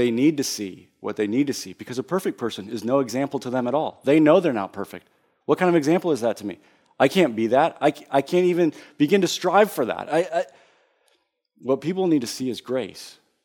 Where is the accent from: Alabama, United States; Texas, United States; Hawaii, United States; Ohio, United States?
Alabama, United States; Tuscaloosa; some of her experiences growing up in Chicago and what she experienced and what I experienced in Tuscaloosa, Alabama, and some of those moments and situations.